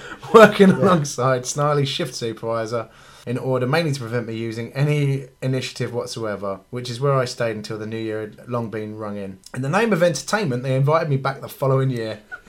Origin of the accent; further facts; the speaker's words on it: Cambridge, East of England, United Kingdom; I know I come from Cambridge where cycling is practically genetic